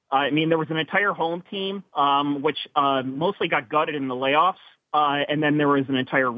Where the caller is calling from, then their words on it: Manhattan, New York, United States; calling from Manhattan.